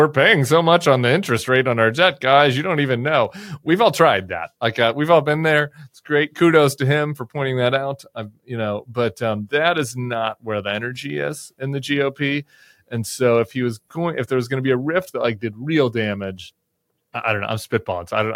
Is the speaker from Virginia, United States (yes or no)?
yes; Virginia, United States; I'm from Virginia, actually decently close for a variety of reasons.